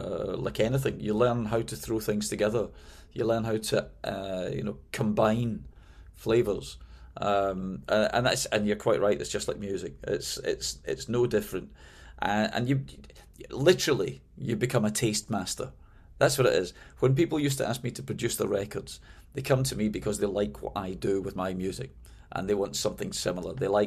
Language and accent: English; Glasgow, Scotland, United Kingdom; now in London, United Kingdom; I suppose I started doing it when I moved from Glasgow, my hometown, to London.